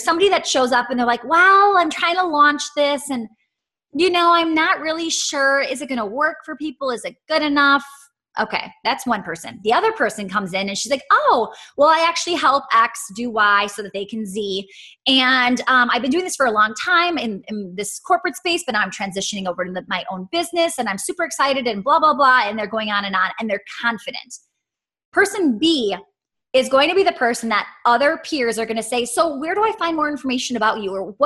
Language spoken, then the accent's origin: English; Midwest, United States; I'm from the Midwest. I'm very conservative.